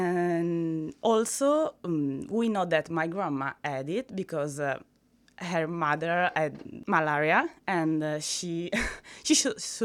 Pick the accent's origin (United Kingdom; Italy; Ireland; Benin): Italy; I'm from Italy, and in Italy there is a condition called Mediterranean anemia